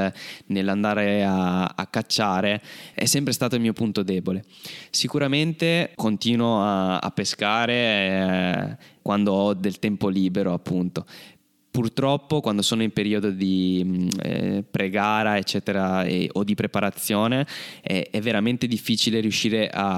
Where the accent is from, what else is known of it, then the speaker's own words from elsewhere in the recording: Apulia, Italy; moved away as an adult; now in Padua, Italy; io sono salentino, ma mi sono dovuto trasferire per motivi lavorativi, qui a Padova, che il mare non c'è.